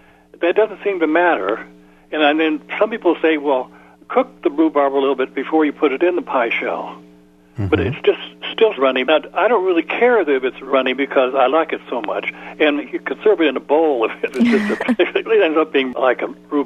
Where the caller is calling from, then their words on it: Vernon Hill, Virginia, United States; I'm calling from Vernon Hill, Virginia.